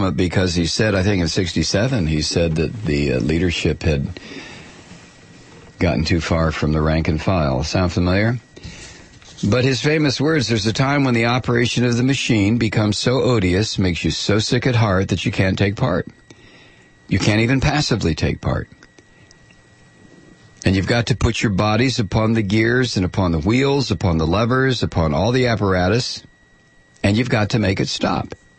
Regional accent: Toledo, Ohio, United States; Well, I grew up in Toledo, Ohio

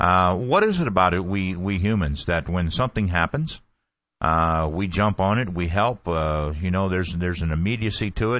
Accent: Midwest, United States; I'm from the Midwest. And where does all the grain go from the Midwest?

